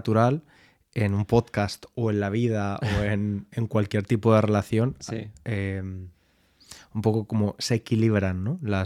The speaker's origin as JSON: {"language": "Spanish", "country": "Spain", "said": "Yo soy español, soy más emocional."}